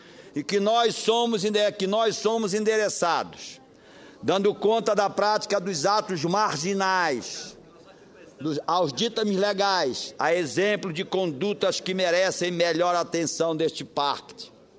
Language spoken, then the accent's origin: Portuguese; Pará, Brazil; Sendo assim, o Ministério Público da minha terra, tenho eu a certeza que não vai permitir que novamente este coronel corrupto, cínico e que é um mau gestor e que emperrou o futebol paraense